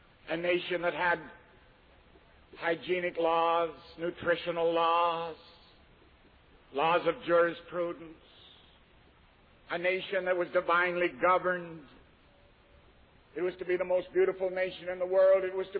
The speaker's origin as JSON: {"language": "English", "country": "Canada", "said": "I'm a Canadian. For years, I wanted to minister in the land of my fathers, Great Britain, British Isles."}